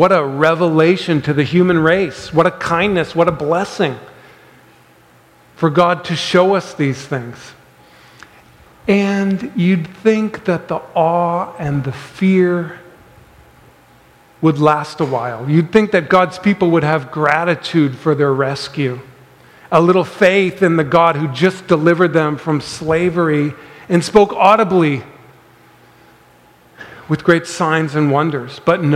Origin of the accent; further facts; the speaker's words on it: Manchester, New Hampshire, United States; I grew up in Manchester, New Hampshire, which is an hour away from the beach.